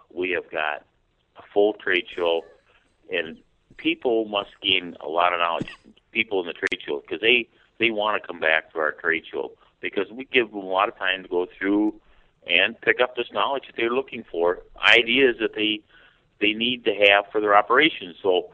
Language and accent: English; Minnesota, United States; I know I'm from Minnesota, and a lot of our concerns are water quality.